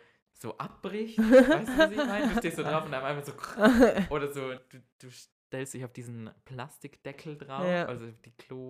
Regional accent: Vorarlberg, Austria; Also bei uns in Vorarlberg, wenn ihr wandern geht

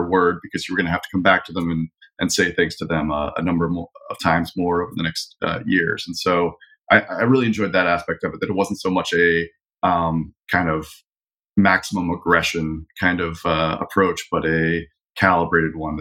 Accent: Washington, District of Columbia, United States; I guess I grew up in the Washington, D.C. area.

